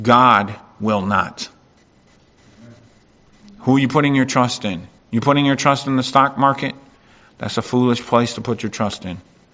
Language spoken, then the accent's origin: English; Canada; I don't fret and I don't fear about us losing rights and privileges as Canadian citizens